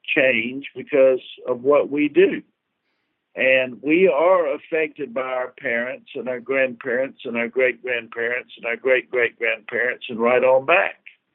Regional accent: Columbia, South Carolina, United States; and I'm from South Columbia, South Carolina, so.

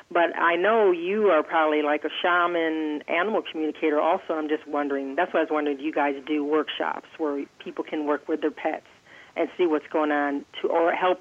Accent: Michigan, United States; Well, I'm from Michigan, and I'm in Washington State right now for, 3 months?

